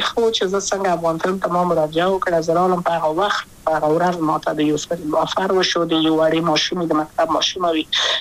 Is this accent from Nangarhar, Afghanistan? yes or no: no; Kabul, Afghanistan; also born or lived in Wardak; زه خو اصلا د وردګو ولایت یم، د پلار مې د وردګو ولایت ته خلګنسې کېدلې، د کابل په تختپل سیمه کې یم او لویا شویم کابل کې